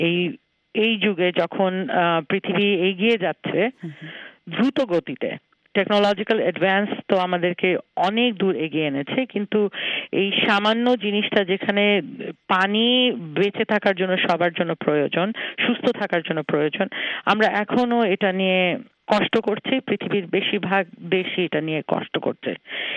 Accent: Rajshahi, Rajshahi Division, Bangladesh; আমি ছোটবেলায় কিছুটা রাজশাহীতে বড় হয়েছি। 70-80 দশকে আমি যখন রাজশাহীতে ছিলাম শিক্ষারত

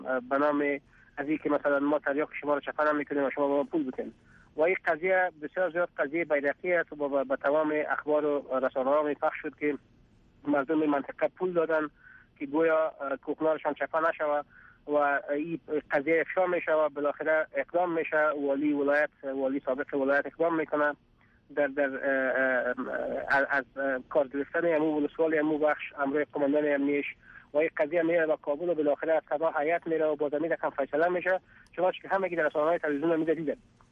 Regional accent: Afghanistan

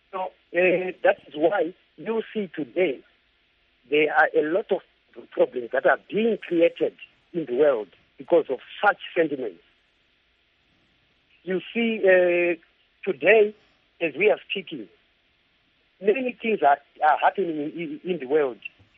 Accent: Mount Darwin, Mashonaland Central, Zimbabwe; from Mount Darwin.

